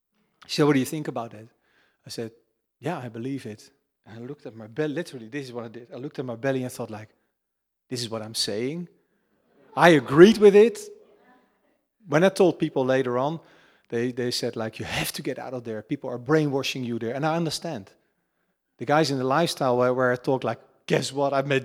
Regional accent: Netherlands; You know, I grew up in the Netherlands, so we do celebrate Christmas and we do celebrate Easter.

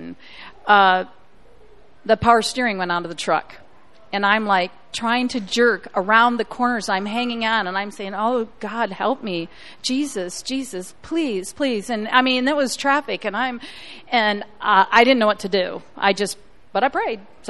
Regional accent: South Carolina, United States; I'm from South Carolina, so I come up when I can.

